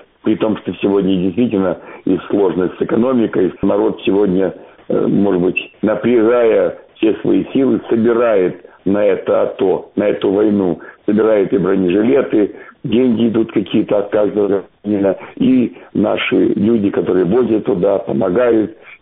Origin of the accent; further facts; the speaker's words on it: Makiivka, Donetsk Oblast, Ukraine; moved away; Вот я тоже поступил из Макеевки в Киеве, не размовляв украинскую мовою